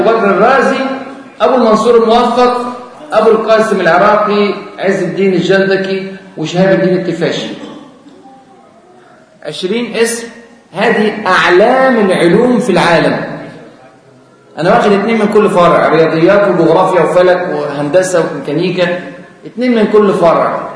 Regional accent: Egypt; ناخد في الجامعة الأمريكية عندنا في مصر

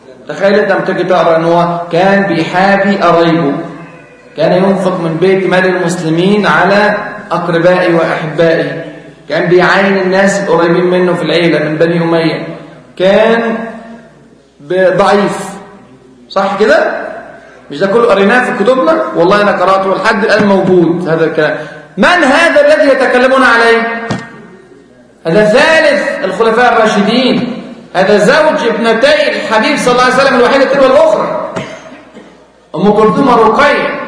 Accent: Egypt; ناخد في الجامعة الأمريكية عندنا في مصر

